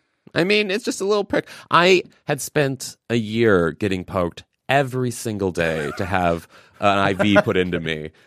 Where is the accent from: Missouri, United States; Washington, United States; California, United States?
Missouri, United States; I'm from Missouri. I had that going for me.